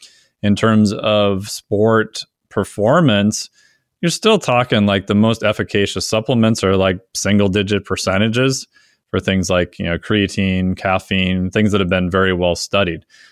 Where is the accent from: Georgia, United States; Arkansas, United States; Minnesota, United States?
Minnesota, United States; I've spent my whole life growing up in Minnesota